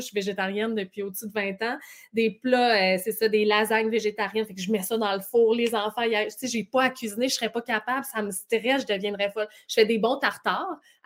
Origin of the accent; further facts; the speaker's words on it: Quebec, Canada; le Québec, c'est mon patelin, c'est mon chez-moi. Oui, mais ma mère nous a élevés à la suédoise, mais mon père est québécois. Mon père, il est né à Arvida.